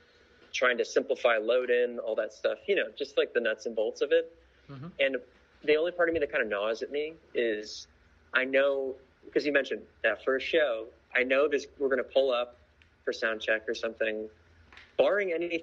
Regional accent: Orlando, Florida, United States; I'm in Orlando, Florida.

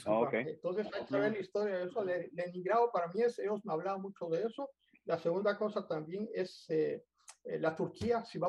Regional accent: United States; la primera cosa que vino como norteamericano, como alguien que viene de la América

